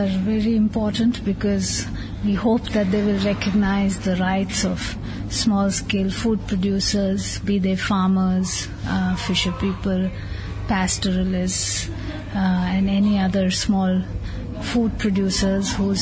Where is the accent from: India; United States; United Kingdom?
India; I'm from India.